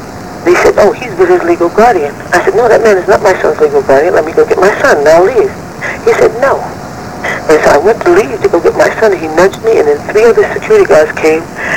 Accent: New Jersey, United States; I came out here from New Jersey in 1978.

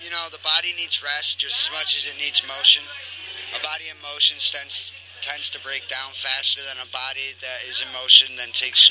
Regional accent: Buffalo, New York, United States; I'm from up by Buffalo, up by the Canadian border.

